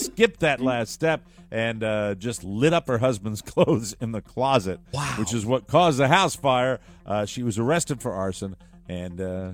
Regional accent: Florida, United States; And now a little something-something from my home state, boys.

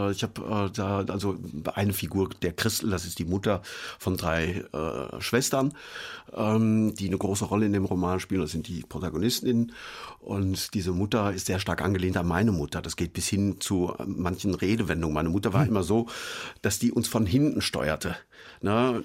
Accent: Altena, North Rhine-Westphalia, Germany; diese Geschichte muss in meiner Heimatstadt spielen, in Altenheim, Sauerland.

